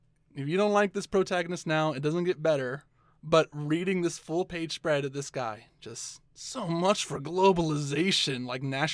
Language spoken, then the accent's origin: English; United States; Now, personally, okay, I'm American.